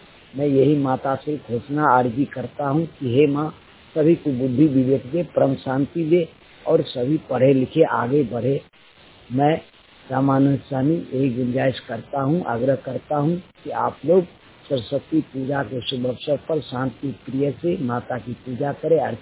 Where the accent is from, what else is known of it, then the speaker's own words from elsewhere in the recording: Bihar, India; now in Odisha, India; ग्राम पंचायत बाजीपुर बम्बैया, प्रखंड बिहितीपुर, जिला समस्तीपुर का रहने वाला हूँ। फिलहाल में उड़ीसा में अभी काम करता हूँ।